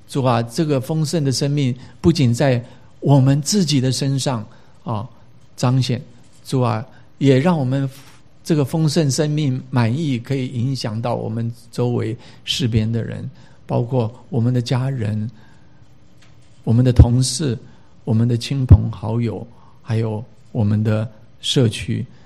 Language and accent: Chinese; China; now in United States; 今天我们是中国人，今天我们是在美国生活的中国人，今天我们是在硅谷移民到硅谷在美国生活的中国人